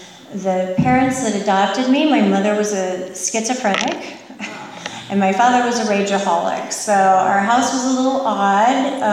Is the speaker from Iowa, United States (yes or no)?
no; Michigan, United States; also born or lived in Texas; This is back in Michigan. I was born in Texas, grew up in Michigan.